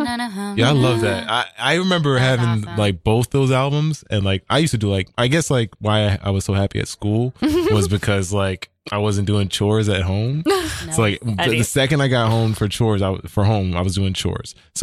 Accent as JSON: {"language": "English", "region": "Pennsylvania", "country": "United States", "tie": "born or raised there", "said": "Oh, I grew up in the Poconos."}